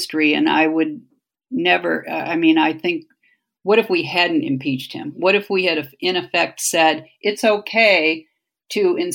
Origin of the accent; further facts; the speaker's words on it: Toledo, Ohio, United States; we grew up in Ohio, older sisters who would drive all night to New York City. You know, New York City is a pretty scary place when you're coming from Toledo, Ohio